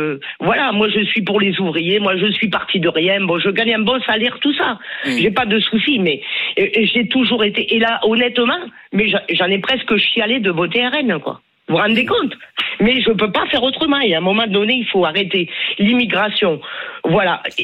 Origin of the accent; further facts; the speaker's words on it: Perpignan, Occitanie, France; now in Lille, France; moi ça fait 8 ans que j'habite à Lille, je suis originaire de Perpignan.